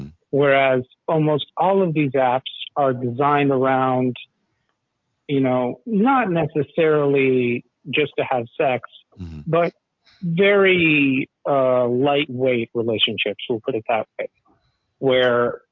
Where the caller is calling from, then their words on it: Atlanta, Georgia, United States; I'm calling from Atlanta.